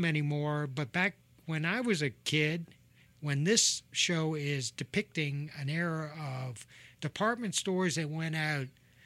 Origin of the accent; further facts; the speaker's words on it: Washington, District of Columbia, United States; I grew up in the Washington, D.C. area, so there was Jell-Ofs and there was Garfinkel's.